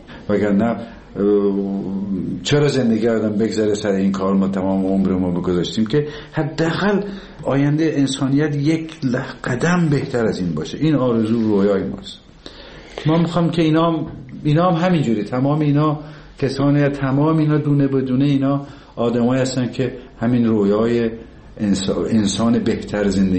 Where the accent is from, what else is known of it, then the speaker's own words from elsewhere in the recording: Tabriz, East Azerbaijan, Iran; دیدیم ما که بچه تبریز هستیم، کوفته تبریزی